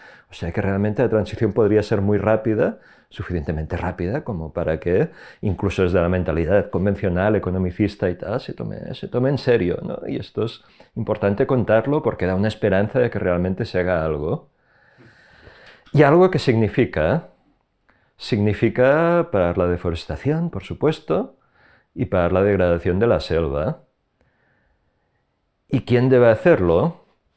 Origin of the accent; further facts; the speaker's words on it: Catalonia, Spain; Aquí donde soy de Cataluña.